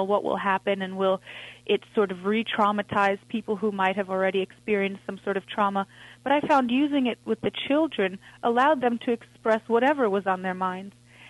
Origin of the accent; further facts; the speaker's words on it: India; born there; I was born in India, and my family is of Iranian and Indian ancestry.